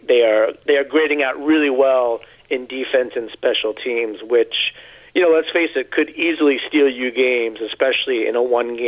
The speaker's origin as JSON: {"language": "English", "town": "Queens", "region": "New York", "country": "United States", "said": "this isn't just because I'm from Queens"}